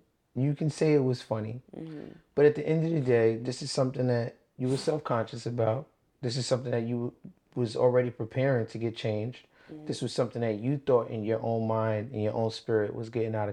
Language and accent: English; Brooklyn, New York, United States; I'm from Brooklyn.